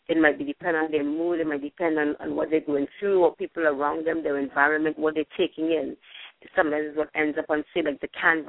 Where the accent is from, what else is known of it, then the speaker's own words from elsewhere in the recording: Trinidad & Tobago; You know, that I'm from Trinidad and Tobago, and there's this calypso